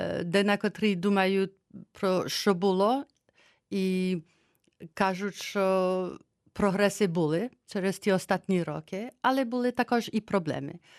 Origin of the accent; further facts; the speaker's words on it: Switzerland; я зі Швейцарії